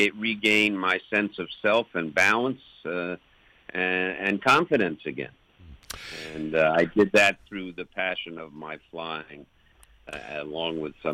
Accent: Long Island, New York, United States; moved away; I was raised in on Long Island, outside New York City. My father was a very successful a New York real estate lawyer, and I lived a very blessed life full of abundance.

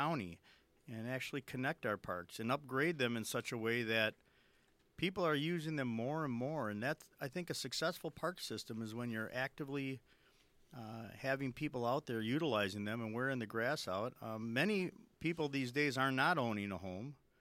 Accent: Kenosha, Wisconsin, United States; born and raised in Kenosha

